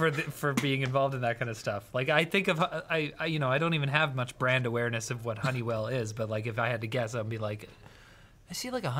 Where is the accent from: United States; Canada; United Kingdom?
Canada; We're Canadian